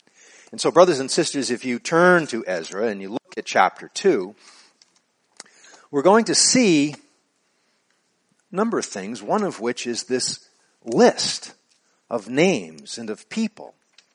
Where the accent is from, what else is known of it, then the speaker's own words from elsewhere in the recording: Boston, Massachusetts, United States; I grew up in Boston.